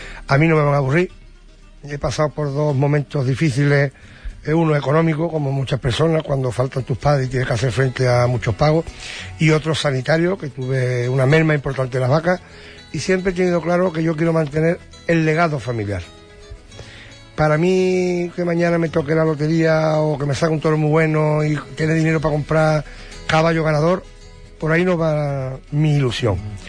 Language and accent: Spanish; Rociana del Condado, Andalusia, Spain; born there; en Rociar del Condado, que es mi pueblo natal